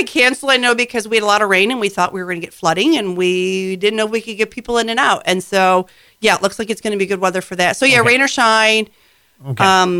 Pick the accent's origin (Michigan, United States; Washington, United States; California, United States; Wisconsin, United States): Michigan, United States; I mean, I grew up in Michigan and we had it.